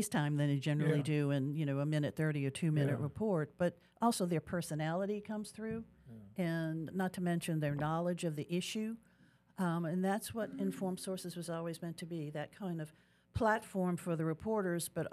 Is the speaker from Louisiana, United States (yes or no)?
yes; New Orleans, Louisiana, United States; Also, I was able to stay here in New Orleans, which is my hometown.